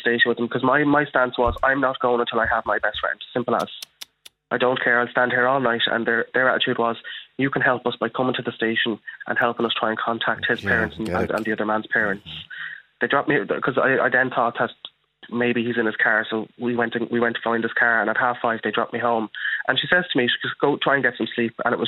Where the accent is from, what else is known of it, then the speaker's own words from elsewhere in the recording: Dublin, Leinster, Ireland; I grew up in Ballymun.